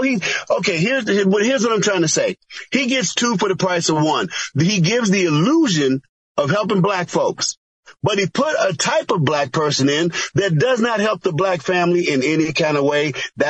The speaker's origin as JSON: {"language": "English", "town": "Chicago", "region": "Illinois", "country": "United States", "tie": "born or raised there", "said": "I grew up on the South Side of Chicago watching black people vote for the Democrats every single time, and they got nothing for it."}